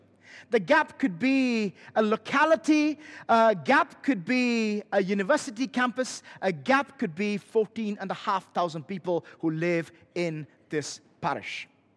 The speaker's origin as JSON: {"language": "English", "region": "Kerala", "country": "India", "tie": "born there", "said": "And I was born in Kerala in India."}